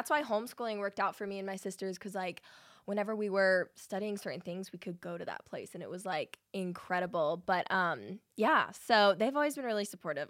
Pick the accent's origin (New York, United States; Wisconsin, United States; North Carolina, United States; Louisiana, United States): North Carolina, United States; now in Nashville, United States; So I actually grew up in North Carolina.